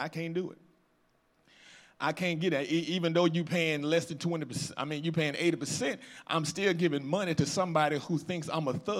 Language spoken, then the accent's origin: English; Atlanta, Georgia, United States; Because Georgia, see, I'm from Atlanta. I claim Georgia sometimes.